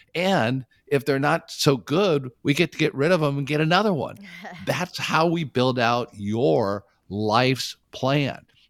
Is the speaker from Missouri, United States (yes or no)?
no; California, United States; I grew up in the Bay Area, love the Giants